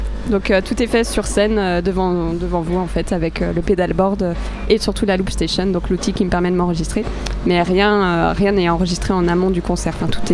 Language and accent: French; Château-Thierry, Hauts-de-France, France; now in Nantes, France; je ne suis pas originaire de l'Ouest, je suis nantaise d'adoption. Moi, j'ai commencé la musique dans une petite ville qui s'appelle Château-Thierry, dans l'Aisne, donc c'est en Picardie, c'est assez loin d'ici.